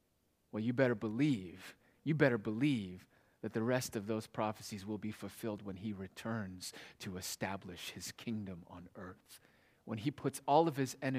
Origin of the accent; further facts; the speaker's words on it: Palo Alto, California, United States; also born or lived in Redwood City; I was born in Redwood City. And then I grew up in Palo Alto in the South Bay area.